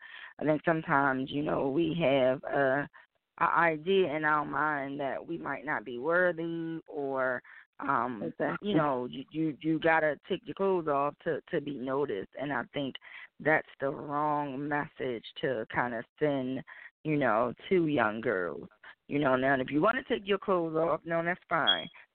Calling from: Dallas, Texas, United States; Oh, I'm from Texas, Dallas.

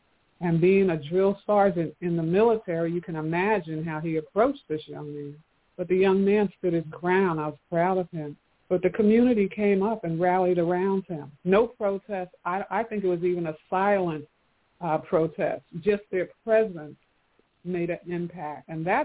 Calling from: Atlanta, Georgia, United States; I'm calling from Atlanta.

